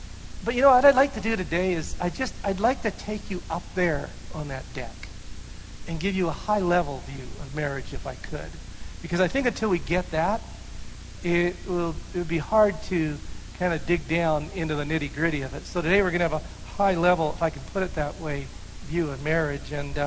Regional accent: Red Deer, Alberta, Canada; no, I'm from Red Deer, Alberta.

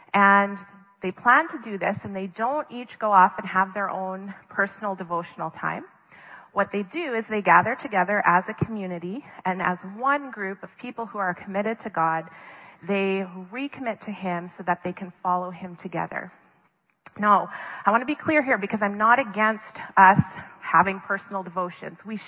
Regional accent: Minnesota, United States; I am from the States, but I'm from Minnesota, which is about as close to Canada as you can get. We do not say y'all there.

